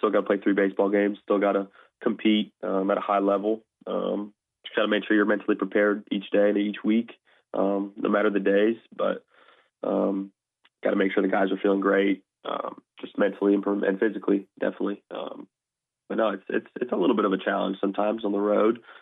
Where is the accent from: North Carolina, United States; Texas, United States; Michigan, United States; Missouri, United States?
Texas, United States; I'm from Texas. I'm a Texas guy